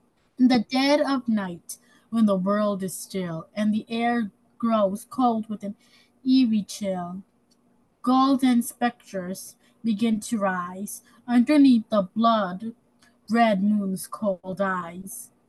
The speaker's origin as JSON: {"language": "English", "town": "Hudson", "region": "New York", "country": "United States", "said": "I'm 10 years old, and I'm also from Hudson."}